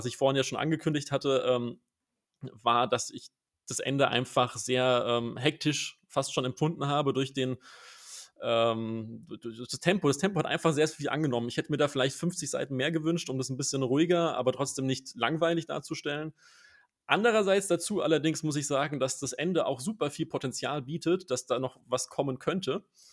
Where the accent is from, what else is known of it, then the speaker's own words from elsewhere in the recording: Darmstadt, Hesse, Germany; Aus Darmstadt.